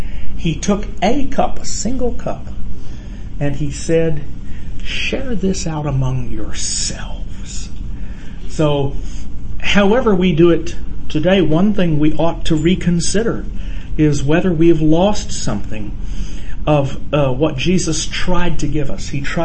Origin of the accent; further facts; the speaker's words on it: the South, United States; The denomination in which Gary and I grew up down in the South